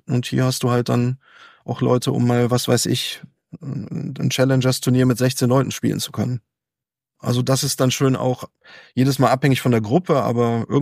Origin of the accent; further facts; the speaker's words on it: North Rhine-Westphalia, Germany; aus meiner alten Heimat, aus dem Aachener, Kölner Raum.